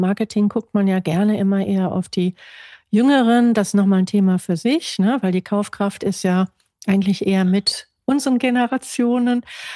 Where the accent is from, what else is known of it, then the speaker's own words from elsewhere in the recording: Essen, North Rhine-Westphalia, Germany; born there; ich bin tatsächlich in Essen geboren und bin dann öfter umgezogen, oder man kann auch sagen, zu Anfang, ich wurde umgezogen von meiner Familie, weil mein Vater schlichtweg bei der Bundeswehr gewesen ist.